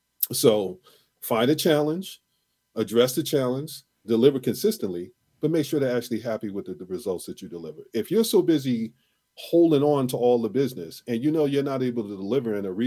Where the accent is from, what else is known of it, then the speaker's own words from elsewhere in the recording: New York, United States; moved away; I came from New York and then I went to California.